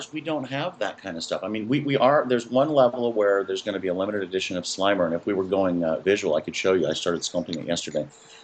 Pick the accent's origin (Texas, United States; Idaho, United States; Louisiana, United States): Texas, United States; Because, you know, I grew up in Texas, and, you know, if I even mentioned the word makeup, the cowboys would beat the shit out of me.